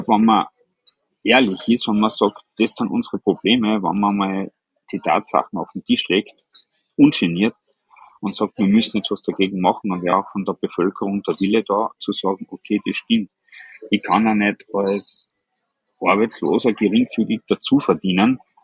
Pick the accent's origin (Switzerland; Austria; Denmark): Austria; bei uns in Österreich